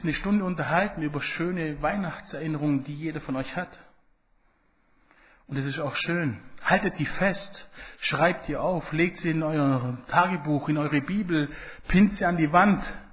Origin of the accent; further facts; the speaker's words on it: Italy; German is a second language; Bei uns in Italien ist das eine Tradition tatsächlich